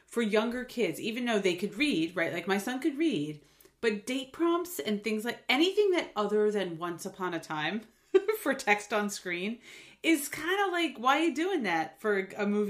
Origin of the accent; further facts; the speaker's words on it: New York, United States; I know what that is because I grew up in the New York area.